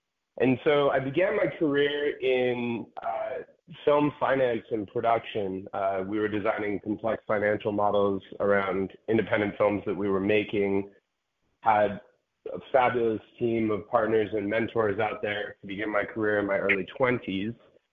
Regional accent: Salt Lake City, Utah, United States; My background, I grew up in Salt Lake City, Utah, and graduated from there and went off to college, attended University of Miami, 2002 to 2006.

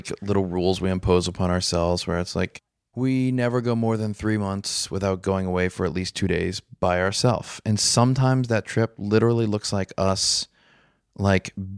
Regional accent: New Orleans, Louisiana, United States; And I'm from New Orleans and this weird thing happened when Katrina happened like 10 years ago.

